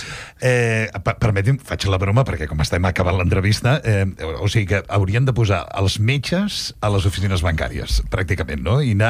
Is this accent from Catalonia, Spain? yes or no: yes; Barcelona, Catalonia, Spain; però a mi m'agrada com a barceloní viure.